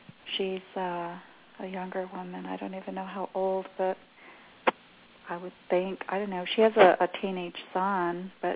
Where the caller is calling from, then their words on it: Southwest, United States; Hi, I'm here in the Southwest.